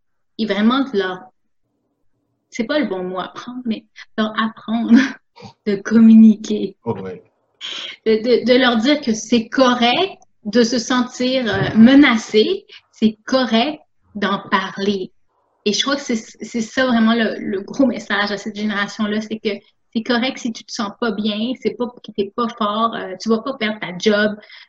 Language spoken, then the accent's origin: French; Quebec, Canada; je suis née, éduquée au Québec. J'ai eu mon éducation de A à Z ici, donc je connais votre culture et qui est ma culture.